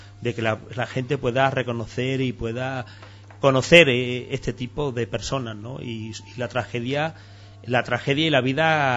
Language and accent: Spanish; Guareña, Extremadura, Spain; soy ciudadano de Guareña, soy padre, soy trabajador